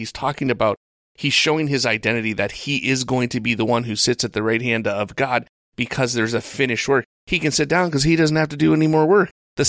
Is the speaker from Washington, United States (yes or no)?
no; Michigan, United States; I don't know if people understand, like, geography in here, but we're from Michigan.